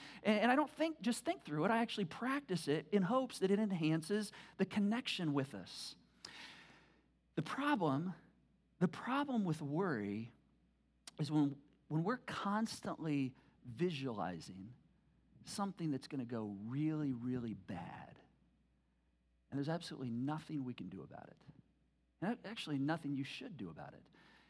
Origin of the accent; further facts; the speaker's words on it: Michigan, United States; now in Indiana, United States; I grew up in Michigan, all right? I never heard the phrase wintry mix until I moved to Indiana.